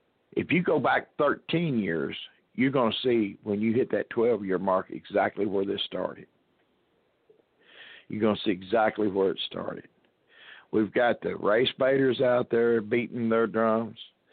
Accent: United States; I grew up in the United States where we were free to roam and go wherever we want in this country.

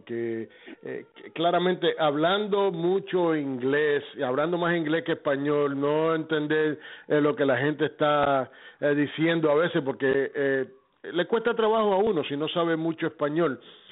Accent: Puerto Rico; moved away; nosotros cuando llegamos aquí de Puerto Rico le llamamos a la bodega, aquí le llamamos bodega, era tienda

